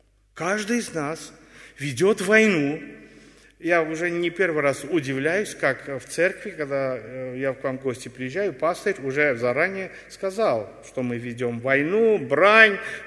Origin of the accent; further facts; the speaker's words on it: Armenia; Кстати, как бы я родом из Армении, могу чуть-чуть похвалиться